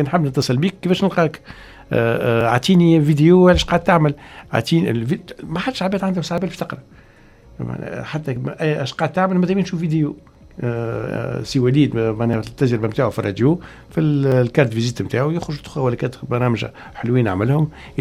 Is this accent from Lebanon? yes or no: no; Tunisia; حتى هنا عندنا في تونس مش في افريقيا